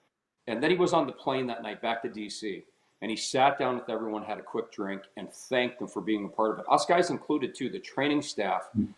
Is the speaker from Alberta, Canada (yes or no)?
yes; Edmonton, Alberta, Canada; I grew up in Edmonton, and I was in middle school, junior high school, when Gretz got there in the World Hockey Association.